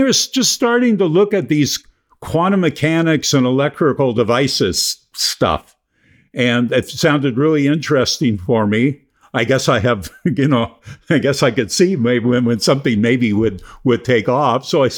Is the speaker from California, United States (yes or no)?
yes; San Pedro, California, United States; I grew up in San Pedro, California, and grew up there my whole time.